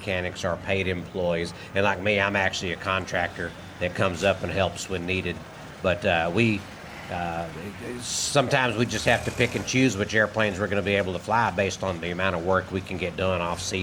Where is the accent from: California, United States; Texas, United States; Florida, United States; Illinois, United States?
Texas, United States; Houston; I am from Houston, Texas, or Pearland, south of Houston